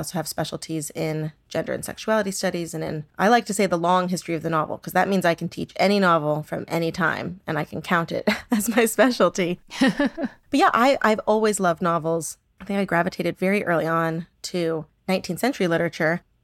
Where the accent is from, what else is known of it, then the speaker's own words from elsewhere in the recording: San Diego, California, United States; And I grew up in San Diego. My mother is Cuban American.